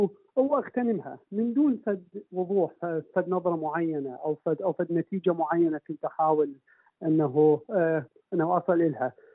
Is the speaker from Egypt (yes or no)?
no; Pakistan; أنا نشأت في مجتمع غير مجتمع عربي، غير مجتمع أهلي، لأنه أنا يعني نشأت في باكستان اللي تختلف عنا جذريا في طريقة اللغة وفي طريقة التعليم وكثير من الأمور.